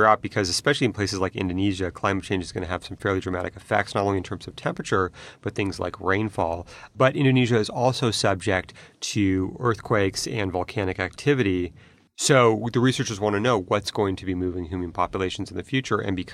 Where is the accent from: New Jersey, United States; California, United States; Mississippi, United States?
California, United States; Well, I grew up in California and we had a lot of earthquakes and we didn't move because of earthquakes.